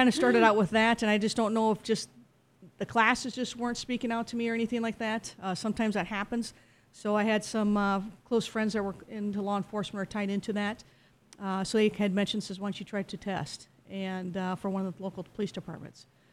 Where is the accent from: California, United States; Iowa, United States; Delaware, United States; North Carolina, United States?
Iowa, United States; Sioux City; I was born and raised in Sioux City. I've been a lifelong member here. Graduated from Immaculate Conception grade school. And then I graduated from Helan in 94.